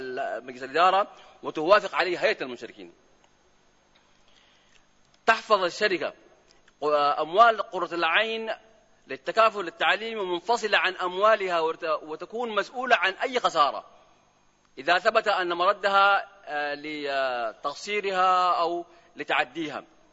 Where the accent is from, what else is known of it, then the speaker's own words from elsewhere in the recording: Sudan; حقيقة التأمين الإسلامي عندنا في السودان له مبادئ